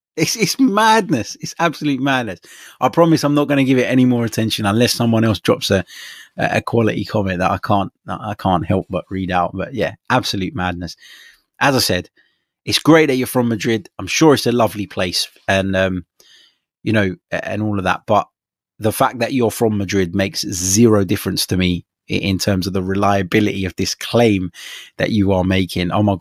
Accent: London, United Kingdom; I'm from London, but I don't know everything about everyone in London and all their deepest, darkest secrets.

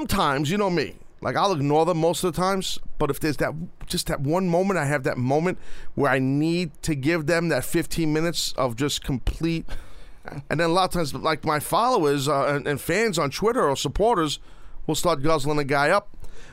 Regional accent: United States; So I'm an American.

